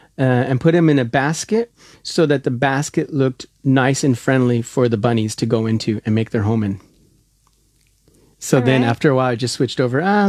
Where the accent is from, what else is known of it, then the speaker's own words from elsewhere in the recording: United States; I was looking at where a lot of these, because I'm American, and like you said to me that we're such a new country that most of our traditions came from somewhere else.